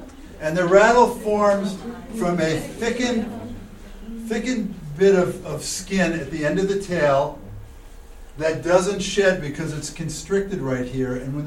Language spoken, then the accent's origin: English; Long Island, New York, United States; I grew up on Long Island.